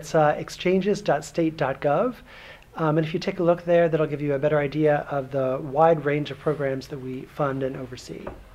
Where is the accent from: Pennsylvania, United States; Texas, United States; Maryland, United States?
Maryland, United States; And I'm from Maryland originally, so it was convenient that I was from there, and they're based in DC, very close by.